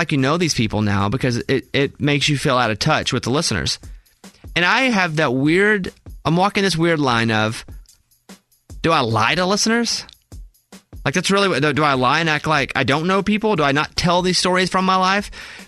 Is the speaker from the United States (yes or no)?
yes; Mountain Pine, Arkansas, United States; I was born in Mountain Pine, Arkansas. The population is 722 people. I grew up in a 900 square foot house and in and out.